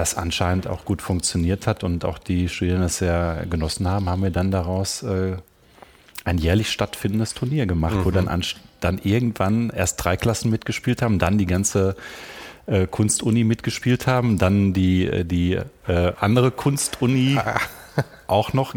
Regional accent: Germany; moved away as an adult; now in Vienna, Austria; Ich kam ja als Piefke nach Österreich, nach Wien, noch relativ unbeleckt, kannte Wien kaum.

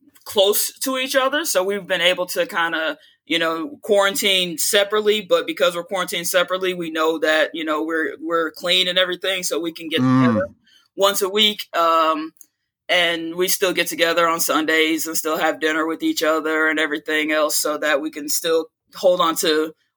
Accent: Chicago, Illinois, United States; I am from Chicago, Illinois.

